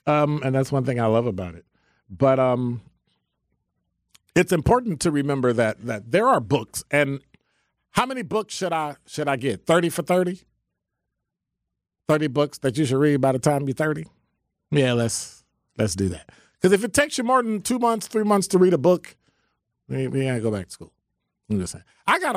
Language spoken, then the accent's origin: English; United States; Unfortunately, I grew up in America where all the books inculcated things in me that I can't very well get out because it's been over 60 years.